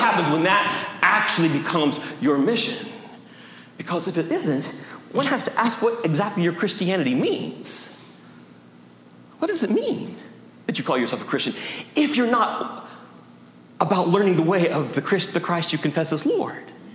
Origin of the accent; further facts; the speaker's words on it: United States; America is my home. I I am culturally an American. I know this better than most of you because I've lived in other world areas.